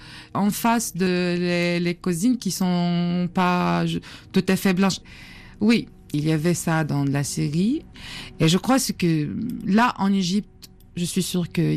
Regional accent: Syria; French is a second language; Oui, je suis arabe, je suis née en Syrie, je suis syrienne, d'origine kurde aussi.

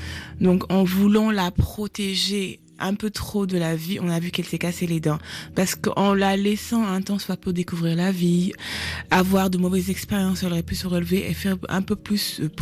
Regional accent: Dakar, Senegal; moved away as an adult; J'ai été biberonnée à la culture poulard, à celle wolof. Je suis née et j'ai grandi à Dakar jusqu'à ma majorité. Je suis venue ici où j'ai vécu une décennie.

